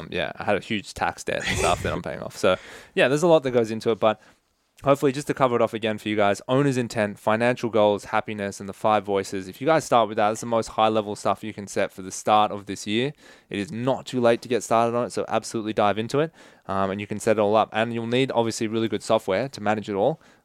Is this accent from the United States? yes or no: no; Australia; So, if you're like, oh, well, it's the American team. I'm Australian.